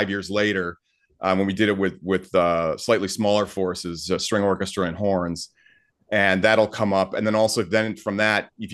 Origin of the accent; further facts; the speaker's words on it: Milwaukee, Wisconsin, United States; I grew up in Milwaukee, Wisconsin, just north of Milwaukee.